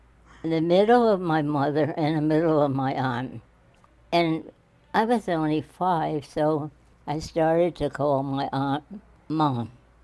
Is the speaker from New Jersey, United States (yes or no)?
yes; Elizabeth, New Jersey, United States; born there; I was born in Elizabeth, New Jersey.